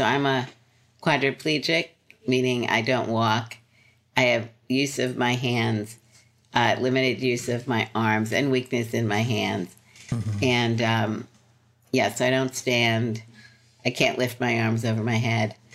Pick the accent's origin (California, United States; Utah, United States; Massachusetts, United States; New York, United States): New York, United States; Brooklyn; also born or lived in Philadelphia; And then my parents moved to Brooklyn. Okay. So I lived in Brooklyn until I was 25.